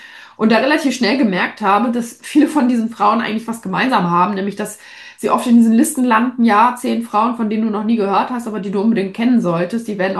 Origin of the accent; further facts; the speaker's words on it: Lüneburg, Lower Saxony, Germany; Ich bin aus Lüneburg, habe viele Jahre in Berlin gelebt.